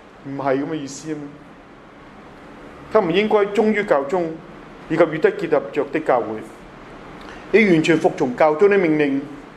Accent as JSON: {"language": "Cantonese", "country": "China", "said": "我即係大聲解嗌話我從中國嚟啫"}